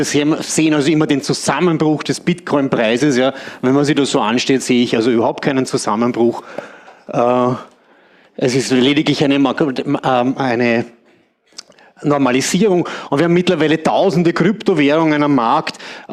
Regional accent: Eisenstadt, Burgenland, Austria; Eisenstadt ist eine hübsche, schmucke Kleinstadt, ein paar Bilder von dort, damit Sie sehen, wo ich herkomme.

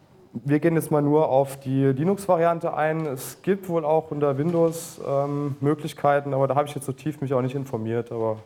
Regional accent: Zweibrücken, Rhineland-Palatinate, Germany; ich komme aus Zweibrücken, studiere dort an der FH Kaiserslautern

